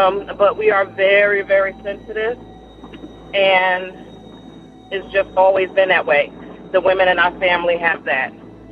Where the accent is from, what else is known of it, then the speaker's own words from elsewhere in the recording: New Jersey, United States; I was born and raised in New Jersey. I will beat your ass.